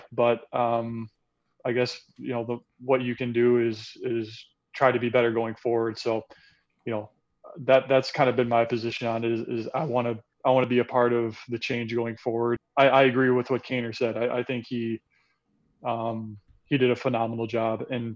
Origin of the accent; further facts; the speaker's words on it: Minneapolis, Minnesota, United States; I'd say I'm proud of my hometown for the response and for the people standing up and not tolerating this anymore